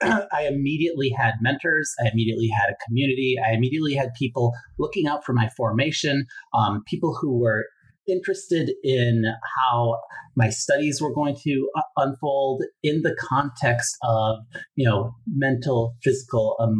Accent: New York, United States; I grew up in New York, so it's a New York state school.

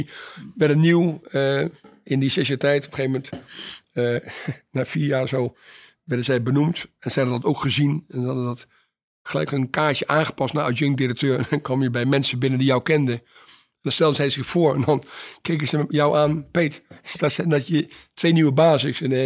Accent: Netherlands; dan ben je als Hollander...

